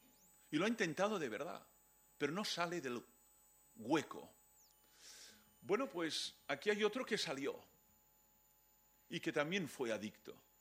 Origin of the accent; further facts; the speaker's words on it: Barcelona, Catalonia, Spain; en la ciudad de Barcelona, que es de donde vengo, ¿no?